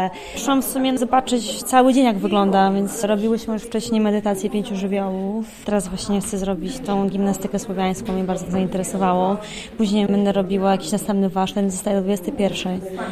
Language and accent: Polish; Puławy, Lublin Voivodeship, Poland; ja jestem z Puław, że w Puławach to w ogóle takie rzeczy praktycznie nie ma